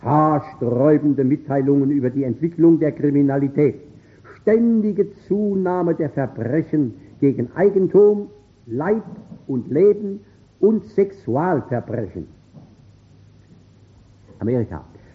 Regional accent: Germany; denn wir sind Deutsche

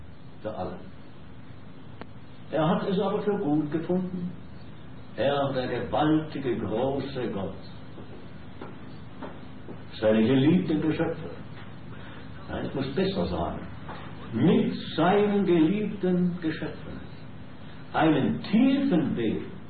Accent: Switzerland; als Schweizer freue ich mich natürlich, die Ehre zu haben

